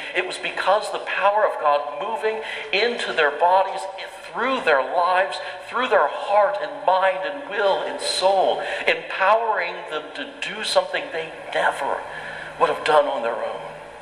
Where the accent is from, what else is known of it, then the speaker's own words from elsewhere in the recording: Florida, United States; I remember growing up in Florida. I've grown up most of my life in Florida, had no hurricanes that I experienced until I went away to North Carolina, came back in 2004.